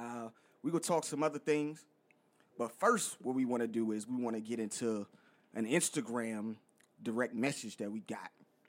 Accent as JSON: {"language": "English", "region": "the South", "country": "United States", "said": "Now, honestly, the man's accent is deeper than mine, and I'm from the South"}